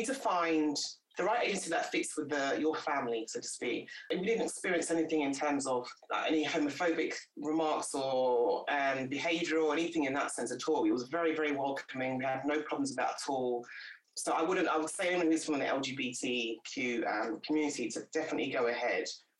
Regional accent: Nigeria; if I, as a Nigerian woman, took on all that culture that comes with it

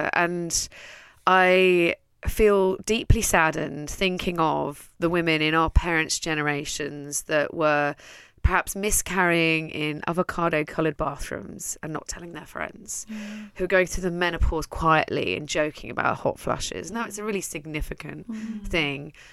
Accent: Netherlands; English is a second language; now in London, United Kingdom; And I'm from Holland. I'm Dutch. I raised one daughter there.

